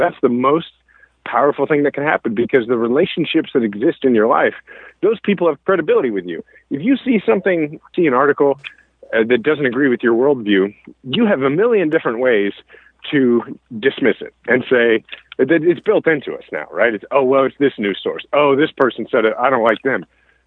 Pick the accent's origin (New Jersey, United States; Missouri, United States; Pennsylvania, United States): Missouri, United States; Kansas City; I'm from Kansas City, so it's country music is, you know, I kind of grew up on country.